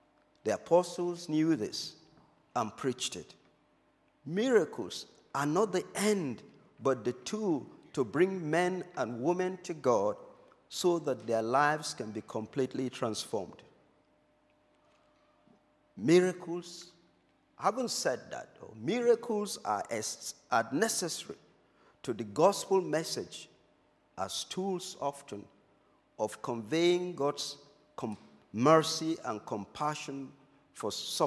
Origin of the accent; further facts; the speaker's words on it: Jos, Plateau, Nigeria; born there; I was born in Jos, Northern Nigeria